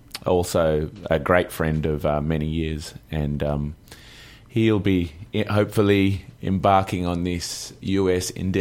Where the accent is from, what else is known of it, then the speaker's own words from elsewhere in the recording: Melbourne, Victoria, Australia; now in Byron Bay, Australia; I'm from Melbourne originally, but I live in a place called Byron Bay now, which is sort of near the Gold Coast. It's like halfway up Australia, up the East Coast. So it's like a subtropical kind of environment. It's very much a natural kind of paradise.